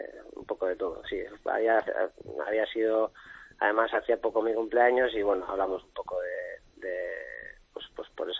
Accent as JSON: {"language": "Spanish", "town": "San Sebastián", "region": "Basque Country", "country": "Spain", "said": "soy de Donosti y súper orgulloso y me encanta Donosti"}